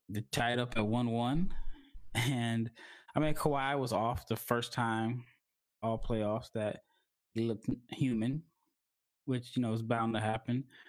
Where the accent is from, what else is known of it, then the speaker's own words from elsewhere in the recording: Denver, Colorado, United States; Weird. I'm from Denver.